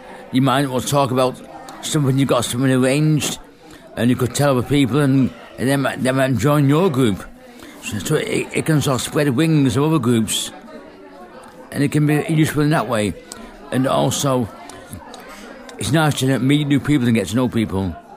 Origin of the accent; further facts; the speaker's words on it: Oldham, North West England, United Kingdom; I'm from Oldham.